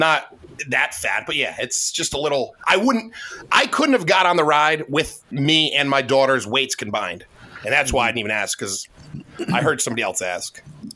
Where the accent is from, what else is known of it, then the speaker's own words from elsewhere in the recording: New York City, New York, United States; Like, you know, I'm from New York City, and like everybody's there.